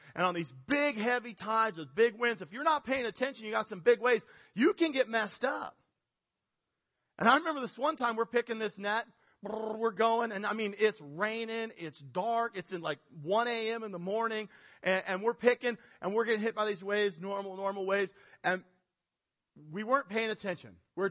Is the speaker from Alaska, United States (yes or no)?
yes; Nikiski, Alaska, United States; I was a commercial fisherman growing up in Nikiski.